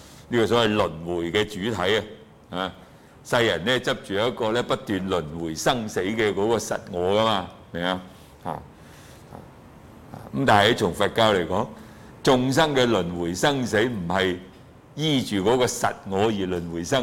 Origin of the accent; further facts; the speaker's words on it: China; 我們中國人呢就執著那個什麼那個魂魄，